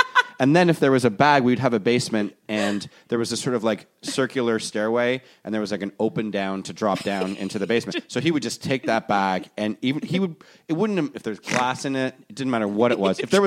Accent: Toronto, Ontario, Canada; I was raised in Toronto, Canada.

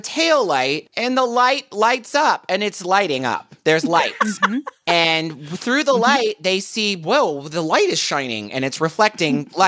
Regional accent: Deep South, United States; I mean, listen, I'm from the Deep South. And we say critters every mm-hmm. once in a while. But even mm-hmm. where I'm from, we never say varmints.

